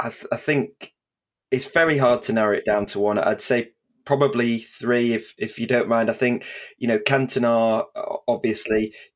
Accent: Manchester, North West England, United Kingdom; I'm from South Manchester. I live about 3 tram stops down from Old Trafford.

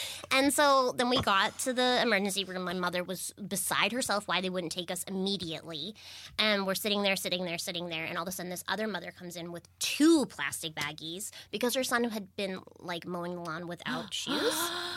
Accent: Baltimore, Maryland, United States; born there; oh, I was born in Baltimore, and everybody thought that our au pairs were my mother

